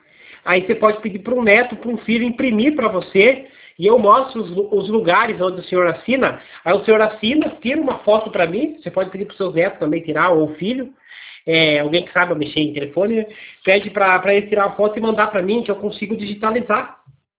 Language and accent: Portuguese; São Paulo, Brazil; eu falo para a cidade de Curitiba, mas eu sou do estado de São Paulo, sou do interior de São Paulo.